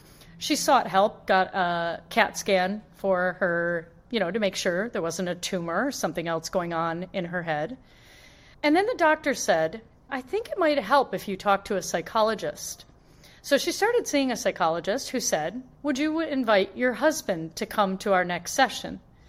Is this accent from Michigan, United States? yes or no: yes; Flint, Michigan, United States; So I grew up in Flint, Michigan, and I overheard my father saying he wanted a son who was an engineer.